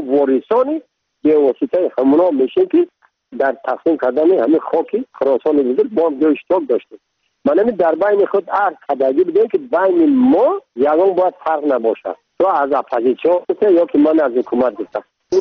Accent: Tajikistan

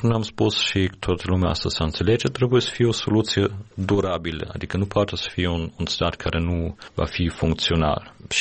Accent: Germany; eu sunt din origine din Germania

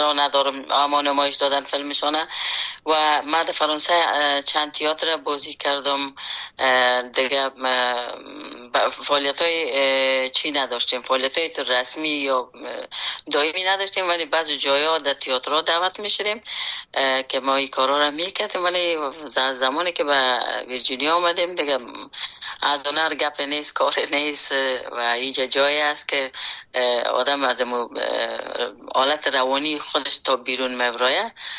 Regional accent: Afghanistan; born or raised there; moved away

